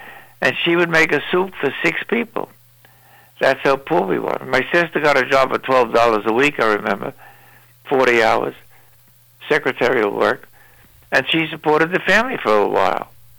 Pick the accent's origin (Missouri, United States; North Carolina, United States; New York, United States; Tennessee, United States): New York, United States; Brooklyn; I never had a 10-cent salami sandwich in all my 20 years while I was growing up in Brooklyn.